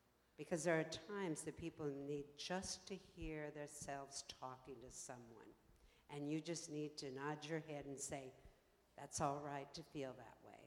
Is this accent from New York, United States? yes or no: no; DeLand, Florida, United States; I'm from DeLand, Florida.